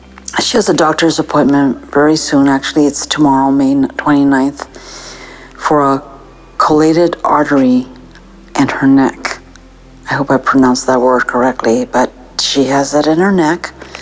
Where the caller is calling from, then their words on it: California, United States; I'm calling from California.